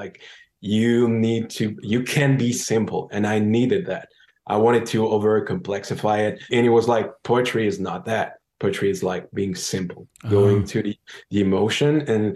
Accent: Catalonia, Spain; We met in Montreal. I'm from Catalonia.

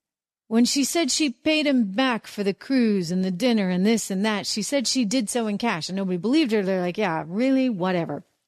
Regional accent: New England, United States; accent: New England; I can't help my New England accent.

